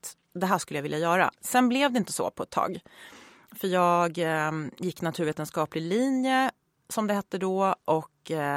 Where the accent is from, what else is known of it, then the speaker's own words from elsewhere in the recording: Uppsala, Uppsala County, Sweden; Jag är född och uppvuxen i Uppsala.